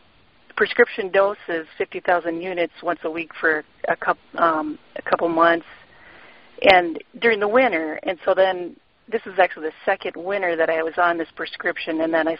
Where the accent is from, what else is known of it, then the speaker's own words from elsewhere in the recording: Minnesota, United States; I grew up in Minnesota, northwest Minnesota